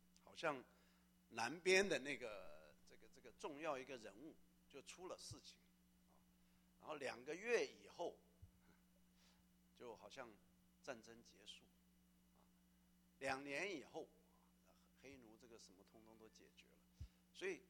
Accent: Taiwan; 我从小啊，原谅我从台湾来，我们现在海峡两岸啊都是华人，

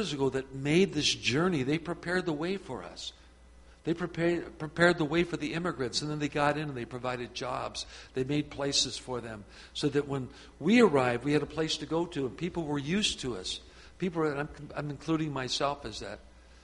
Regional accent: California, United States; I'm from Southern California. Who wants to go there?

